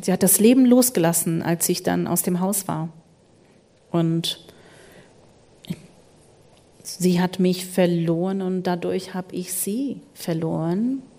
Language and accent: German; United States; German is a second language; Ich bin Amerikanerin.